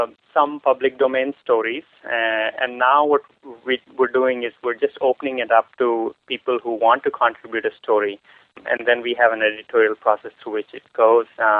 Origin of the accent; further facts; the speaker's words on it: Pondicherry, Puducherry, India; I grew up in the Sri Aurobindo Ashram there. All my schooling pretty much was there